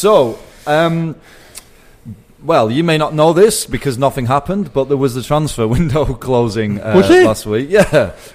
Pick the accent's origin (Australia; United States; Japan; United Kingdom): United Kingdom; England; accent: broad northern; with my broad northern accent, getting some funny looks from all the telegraph readers.